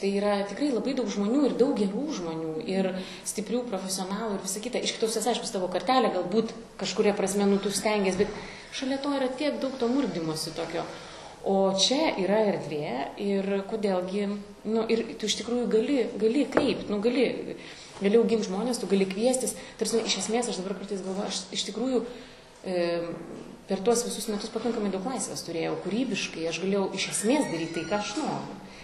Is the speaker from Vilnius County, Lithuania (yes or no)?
no; Klaipėda, Klaipėda County, Lithuania; Jo, tai pradėkime nuo to, kad taip, tai yra mano gimtasis miestas.